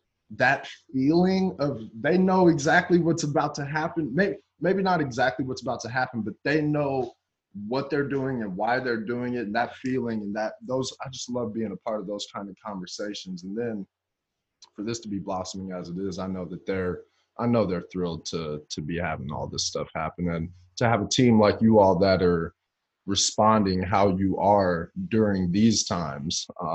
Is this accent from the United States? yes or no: yes; United States; I'm an American, so I probably fall to it too